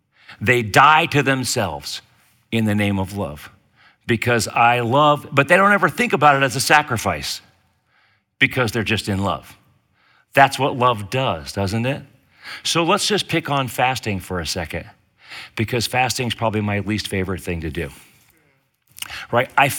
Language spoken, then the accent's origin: English; West Virginia, United States; born there; I was born in West Virginia. I am a hillbilly.